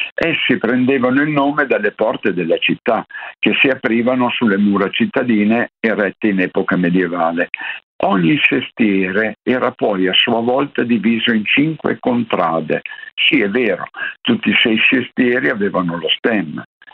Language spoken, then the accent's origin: Italian; Piedmont, Italy; io sono piemontese e Juve.